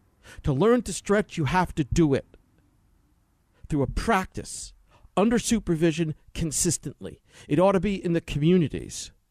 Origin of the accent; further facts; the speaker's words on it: New York, United States; believe me, I'm Italian from New York. We know how to eat, man.